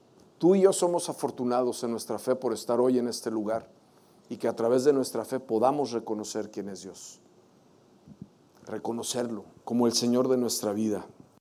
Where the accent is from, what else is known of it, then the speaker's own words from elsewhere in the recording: Italy; como buen italiano sanguíneo